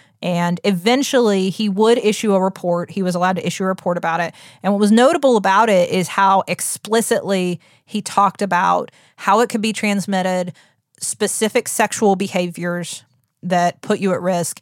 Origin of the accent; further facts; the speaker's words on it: United States; We're wild. We're the American public.